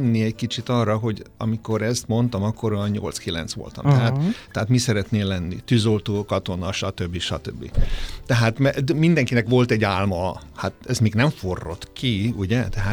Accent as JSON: {"language": "Hungarian", "town": "Pécs", "region": "Baranya", "country": "Hungary", "said": "Én mivel pécsi vagyok, tehát ott is volt egy-két ilyen együttes"}